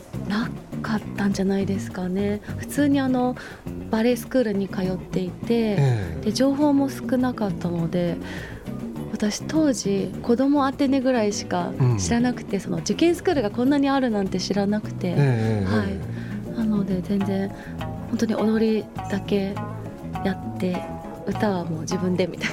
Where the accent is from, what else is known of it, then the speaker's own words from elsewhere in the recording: Urasoe, Okinawa, Japan; 私は沖縄県の浦添市出身になります。